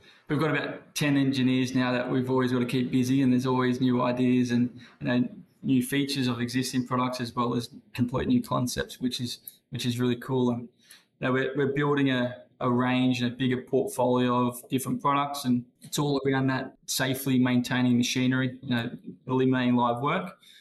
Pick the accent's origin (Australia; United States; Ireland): Australia; East Maitland, New South Wales; also born or lived in Lochinvar; I grew up in Maitland area, so I was born into a house in Lochinvar. Yeah, grew up through school mostly in East Maitland, and then I started my apprenticeship at Mount Thorley with Westrac. So I've always been in the Hunter region.